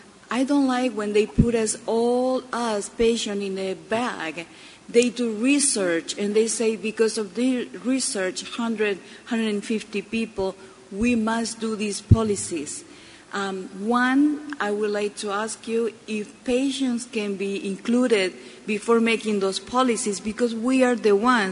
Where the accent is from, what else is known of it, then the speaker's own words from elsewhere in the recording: Argentina; English is a second language; moved away as an adult; now in United States; She was very scared because I'm from Argentina, and back then, 1987, dialysis care, they used to call them the walking zombies. So that's why she brought me to the U.S. at age 21.